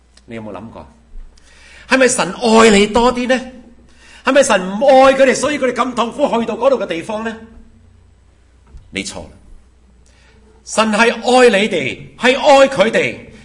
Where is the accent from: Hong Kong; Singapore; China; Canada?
Canada; 我系加拿大人。我在加拿大嚟噶